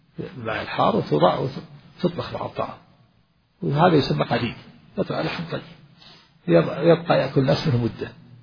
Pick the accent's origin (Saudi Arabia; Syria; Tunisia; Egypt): Saudi Arabia; Najd; وكان هذا إلى عهد قريب عندنا في نجد هنا يملحون. كنت وأنا صغير أدرك هذا